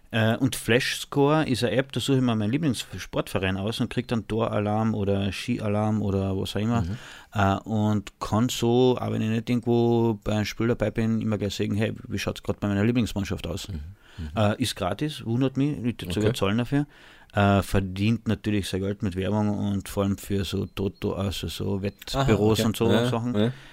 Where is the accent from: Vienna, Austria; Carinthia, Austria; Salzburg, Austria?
Carinthia, Austria; Klagenfurt; Ja, als Klagenfurter ist man natürlich KC-Fan.